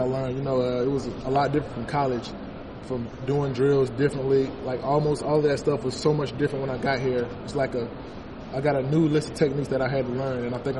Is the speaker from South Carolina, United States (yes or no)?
yes; South Carolina, United States; and I'm from South Carolina, and I kind of was a fan for him for a while, so.